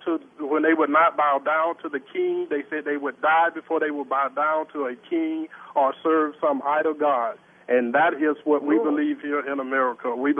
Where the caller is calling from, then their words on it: Alabama, United States; And I'm calling from Alabama, and we have different denominations of Christianity.